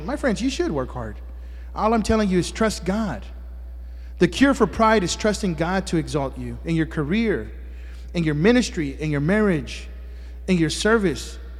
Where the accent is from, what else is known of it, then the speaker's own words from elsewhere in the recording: Houston, Texas, United States; I came from Fifth Ward, and if you know anything about Fifth Ward in the 1980s and 90s, crack babies, amen?